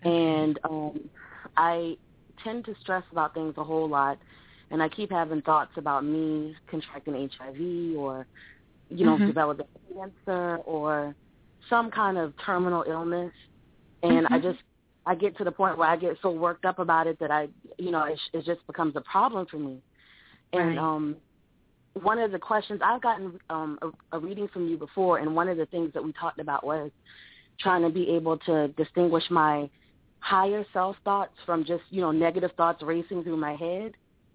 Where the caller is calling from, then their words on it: Columbia, South Carolina, United States; No, South Carolina.